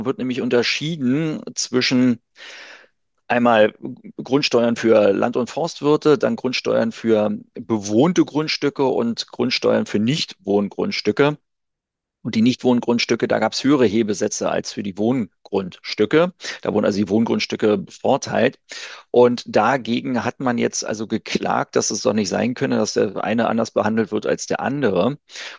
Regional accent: Berlin, Germany; Also als Berliner

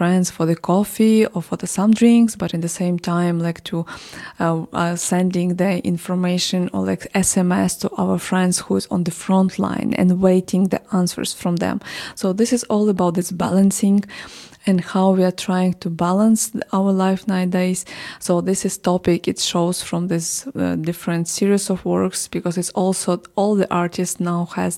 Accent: Odesa, Odesa Oblast, Ukraine; Well, I'm from Odessa originally.

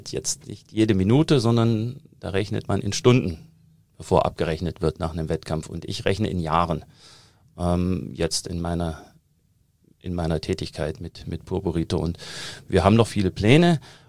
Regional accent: Thuringia, Germany; Also ich komme ja aus Thüringen, hört man immer noch raus und ich habe auch irgendwann aufgegeben, daran zu arbeiten, den Akzent komplett wegzukriegen

